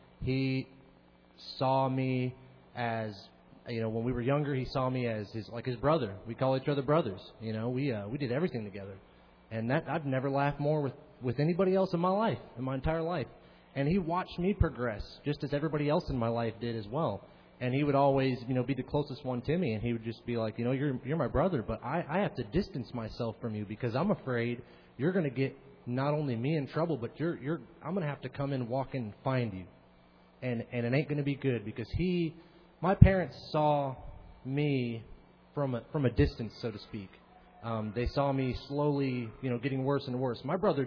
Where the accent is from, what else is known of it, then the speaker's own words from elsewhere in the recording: Alaska, United States; I mean, I'm from Alaska, coming all the way down here.